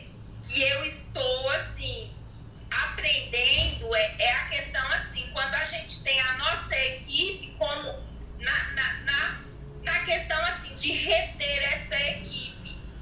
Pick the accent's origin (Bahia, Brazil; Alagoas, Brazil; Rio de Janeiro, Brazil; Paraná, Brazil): Alagoas, Brazil; Batalha; now in Conchas, Brazil; eu sou da cidade de Batalha, Alagoas, no interior. E hoje eu estou morando, eu nasci lá, né? Eu sou alagoana. E eu moro aqui no interior de São Paulo, em Conchas. Então, assim, eu falo que eu sou pedigree, sou nordestina